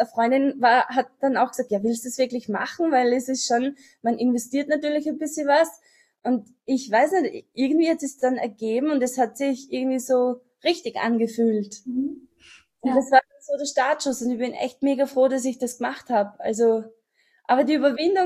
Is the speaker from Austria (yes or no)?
yes; Austria; ich komme aus Österreich, das hört man wahrscheinlich